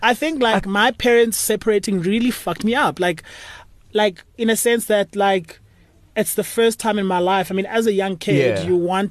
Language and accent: English; Cape Town, Western Cape, South Africa; I was born in Cape Town and we grew up in Langa Township. Okay. You know, and when I was young, I think I was like grade 5 when I left Langa Township to go live in a white area, which is Constantia.